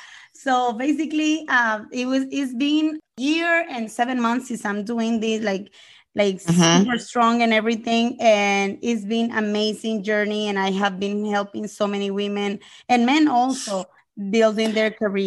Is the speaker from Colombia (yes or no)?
yes; Colombia; English is a second language; moved away; Yes, I'm from Colombia. And I came 13 years ago here, full of dreams and goals. And it was difficult at the beginning because of the language. But as a quick learner, I learned the language super fast.